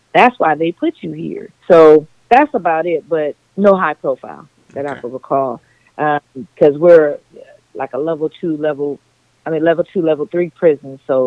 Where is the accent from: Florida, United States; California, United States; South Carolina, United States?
California, United States; Now, when I get to the institution, there's way more people because I'm from the Bay Area.